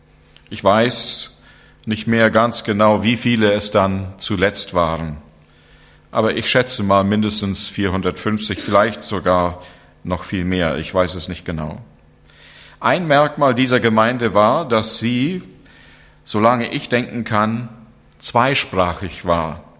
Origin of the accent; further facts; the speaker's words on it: Canada; in meinem Heimatland und in meiner Heimatstadt und auch mit meinen Geschwistern viel Zeit zu verbringen